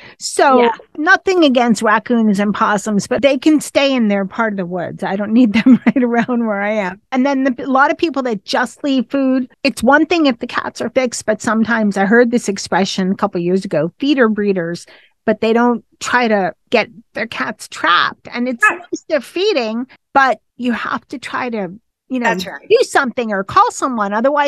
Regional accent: Northeast, United States; I'm originally from the Northeast

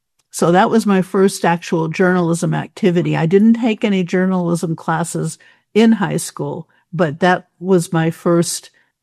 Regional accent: Rochester, New York, United States; Well, I was born and raised in Rochester.

